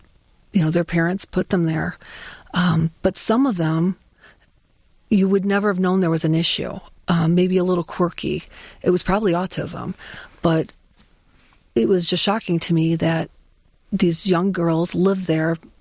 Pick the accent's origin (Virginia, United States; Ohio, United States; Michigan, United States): Michigan, United States; Livonia; Well, I grew up in Livonia, Michigan.